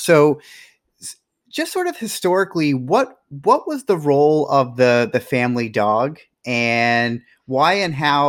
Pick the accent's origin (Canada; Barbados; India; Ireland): Canada; Nova Scotia; now in New York City, United States; While I live in New York City now, growing up in Nova Scotia, I can rarely remember people walking their dogs on leash